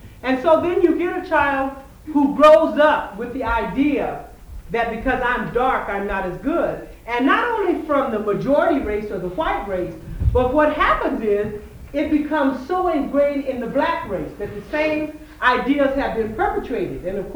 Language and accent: English; Yakima, Washington, United States; growing up, there was a saying, and I grew up in Yakima, by the way